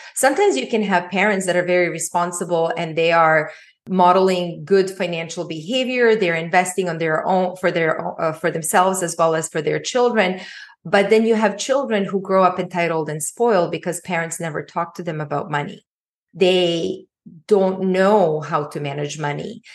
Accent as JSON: {"language": "English", "country": "Bosnia & Herzegovina", "tie": "born or raised there", "said": "To really rewind to my early childhood, I grew up in Bosnia and we were middle class."}